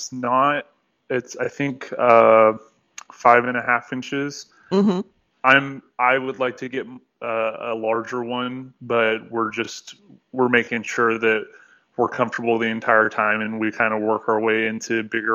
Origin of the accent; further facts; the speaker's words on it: Texas, United States; So whenever I was growing up, I was growing up in Texas, and it was very, very difficult to be any kind of anything other than heterosexual in Texas.